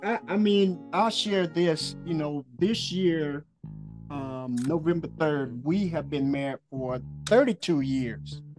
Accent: South Carolina, United States; So we're both from South Carolina. So we don't have family up here that we can go run into.

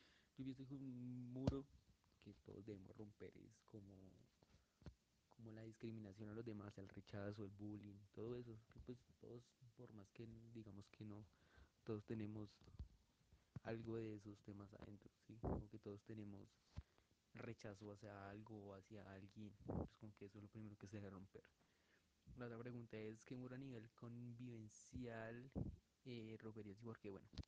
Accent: Colombia; Que aceptarnos todos como colombianos, al fin y al cabo, pues todos vivimos en este país.

